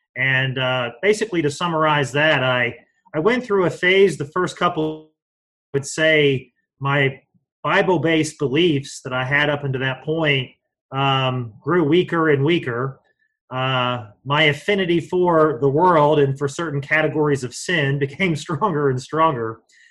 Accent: West Virginia, United States; I grew up in West Virginia, the north central part of West Virginia.

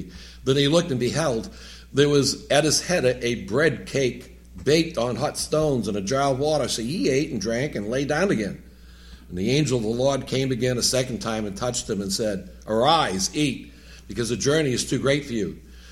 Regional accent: New England, United States; I can never pronounce this right, I'm from New England

